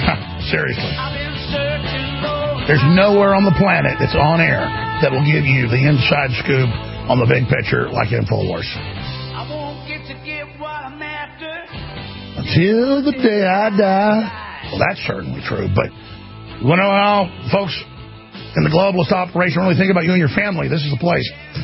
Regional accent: Dallas, Texas, United States; now in Austin, United States; but I grew up in Dallas. I didn't have any allergies

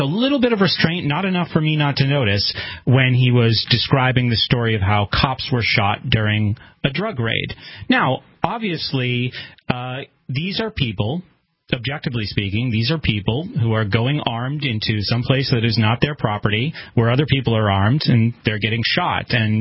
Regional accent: Brentwood, New Hampshire, United States; I lived in Brentwood, I grew up in Brentwood, New Hampshire, and I know a lot of people there.

